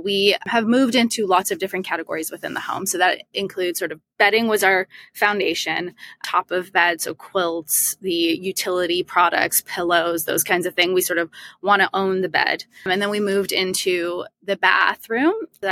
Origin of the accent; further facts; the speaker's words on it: Toronto, Ontario, Canada; now in Los Angeles, United States; I'm originally from Toronto, and that's where I grew up.